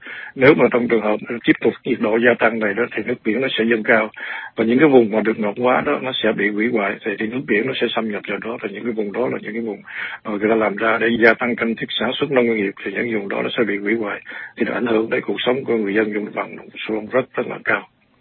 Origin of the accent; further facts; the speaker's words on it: Mekong Delta, Vietnam; vì cái đồng bằng sông Cửu Long là một cái quê hương của tôi